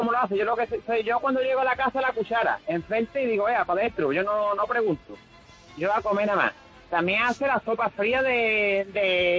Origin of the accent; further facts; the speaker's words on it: Seville, Andalusia, Spain; Que nosotros somos muy amantes de salmorejo del gazpacho, por supuesto, como buenos sevillanos.